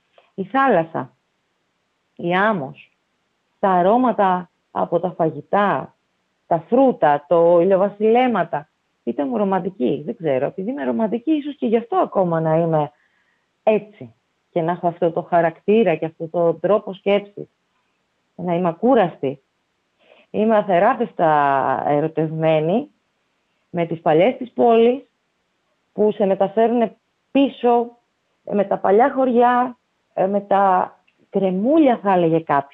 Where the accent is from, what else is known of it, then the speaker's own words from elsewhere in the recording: Eastern Macedonia and Thrace, Greece; Στο χωριό μου έχω την αφιθεατρικότητα, που το βιώνω από παιδί. Βόρεια βλέπω βουνό, νότια βλέπω τη θάλασσα και το νησί.